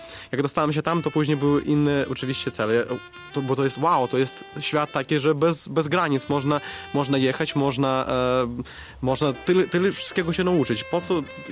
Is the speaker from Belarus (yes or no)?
yes; Belarus; Polish is a second language; bo u nas na Białorusi jest służba w wojsku jest obowiązkowa.